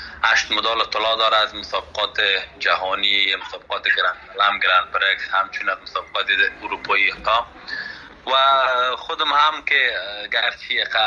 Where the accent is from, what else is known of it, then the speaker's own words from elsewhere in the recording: Afghanistan; یک جوان افغانی که از افغانستان آمدم